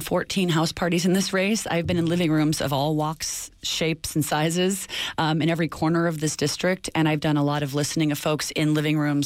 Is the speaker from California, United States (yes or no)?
yes; California, United States; So I'm born and raised in California. I grew up in a trailer in a really working class community about 2 hours from here.